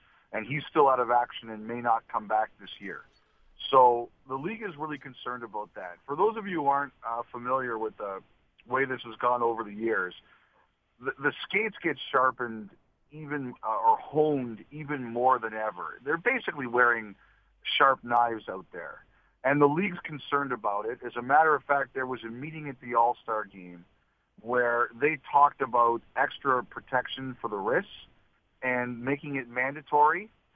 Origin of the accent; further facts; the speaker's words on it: Canada; that's embarrassing as a Canadian to pronounce it like that.